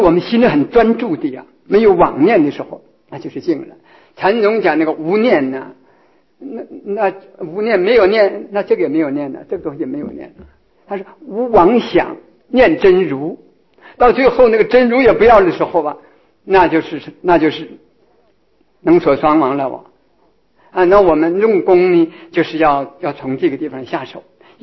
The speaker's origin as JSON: {"language": "Chinese", "country": "China", "said": "我们中国人呢，这个在小学的时候很讲这个，叫聚精会神啊"}